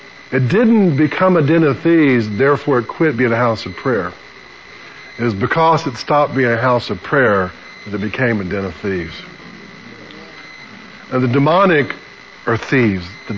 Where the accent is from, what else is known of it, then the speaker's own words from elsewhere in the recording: Birmingham, Alabama, United States; also born or lived in Selma; Well, you know, I'm from Selma. But I was born and lived most of my life in Birmingham.